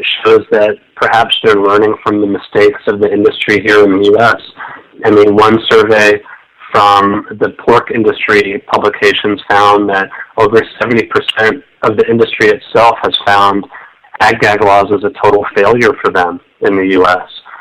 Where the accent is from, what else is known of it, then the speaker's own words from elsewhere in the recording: Texas, United States; I grew up in Texas, born and raised.